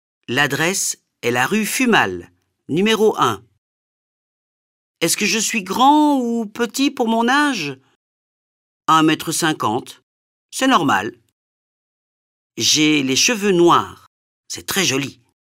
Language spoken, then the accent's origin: French; Namur, Wallonia, Belgium; J'ai 11 ans. Je suis de Namur, en Wallonie. J'habite dans une maison. C'est une petite maison à 100 mètres de mon école. L'adresse est la rue Fumal, numéro 1.